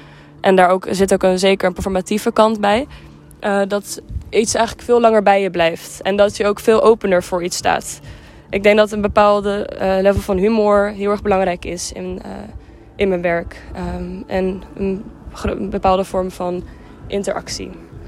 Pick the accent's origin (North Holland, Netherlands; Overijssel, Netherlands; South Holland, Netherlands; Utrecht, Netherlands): North Holland, Netherlands; Amsterdam; Ik ben ook geboren en getogen in Amsterdam.